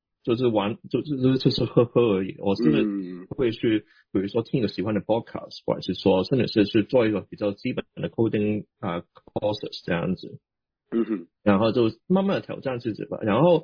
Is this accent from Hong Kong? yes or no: yes; Hong Kong; accent: Hong Kong; Chinese is a second language; 因为其实你听到口音的知道我是香港人，